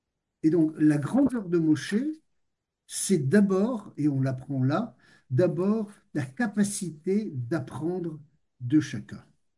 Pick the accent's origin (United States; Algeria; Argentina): Algeria; Annaba, Annaba Province; On marchait côte à côte à Beaune, en Algérie, ma ville natale